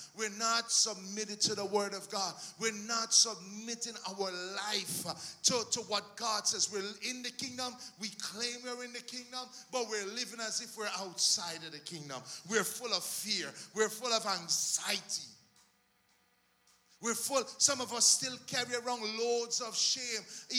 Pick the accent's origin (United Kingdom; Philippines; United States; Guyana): Guyana; We grew up in Guyana, and sheep used to be walking all around.